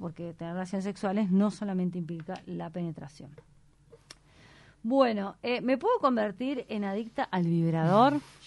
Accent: Uruguay; Ay, Dios mío, soy uruguaya, ¿qué?

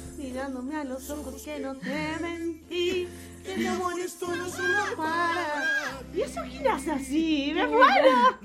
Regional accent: Salto, Uruguay; En Salto, por eso somos salteños.

